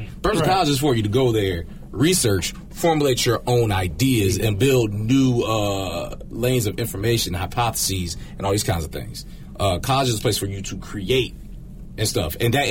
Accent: Greenville, South Carolina, United States; I'm from Greenville, South Carolina, right?

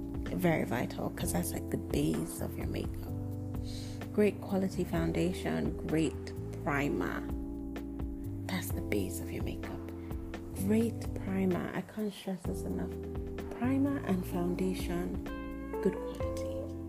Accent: Nigeria; you're not Nigerian, because I'm Nigerian.

